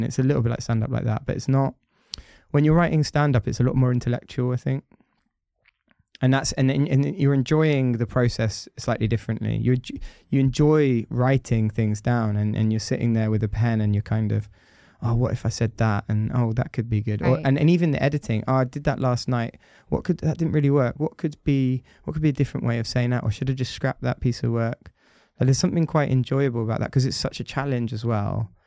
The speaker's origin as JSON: {"language": "English", "country": "United Kingdom", "said": "I'm British."}